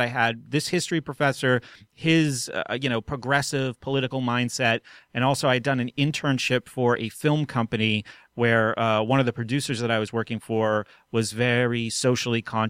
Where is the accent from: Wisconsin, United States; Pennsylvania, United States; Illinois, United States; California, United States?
Pennsylvania, United States; Reading; born there; I was born in Redding, by the way.